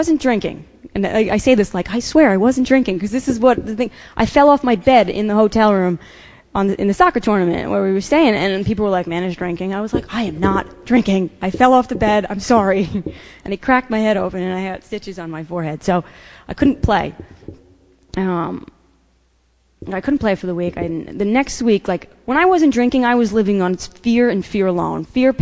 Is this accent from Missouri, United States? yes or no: no; New York, United States; I was growing up on Long Island, and it was a pain in the neck, and you had to drive to Queens to get alcohol.